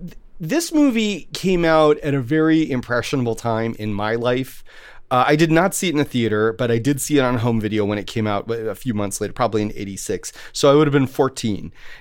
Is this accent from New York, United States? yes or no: no; Philadelphia, Pennsylvania, United States; as a kid growing up in Philly, which was not, I would say, the most culturally progressive place